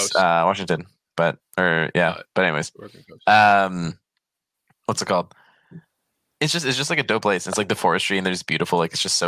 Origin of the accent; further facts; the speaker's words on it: Poland; Brother, I'm fucking from Poland. I don't know anything, all right?